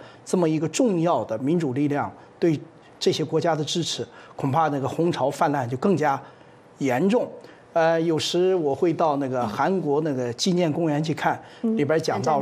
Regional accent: China; 所以在这一点上，我觉得我们中国人应该清楚地认识到，这实际上是和我们的命运是息息相关的。

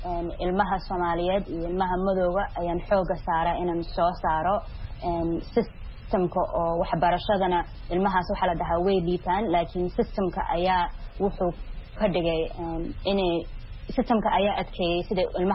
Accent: United States; maadaama aan soomaali ahay maraykanna aan ku dhashay oo kusoo koray

